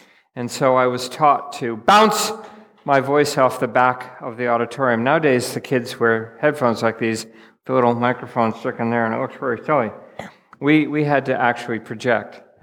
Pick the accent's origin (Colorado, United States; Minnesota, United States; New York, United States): Minnesota, United States; I come from Minnesota in the USA. I live there all year round.